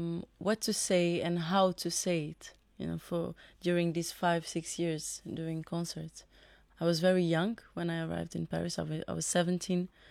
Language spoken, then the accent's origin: English; Santiago, Cape Verde; English is a second language; But then I come from Santiago Island